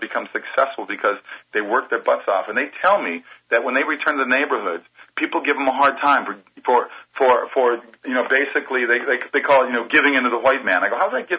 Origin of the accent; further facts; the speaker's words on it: Minnesota, United States; now in Los Angeles, United States; When I moved out here from Minnesota, my small little town in Minnesota, out to L.A., I was overwhelmed with this city.